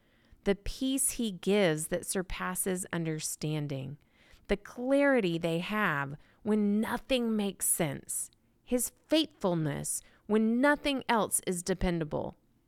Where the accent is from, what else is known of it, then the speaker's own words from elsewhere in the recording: the South, United States; because I'm from the South of the United States of America.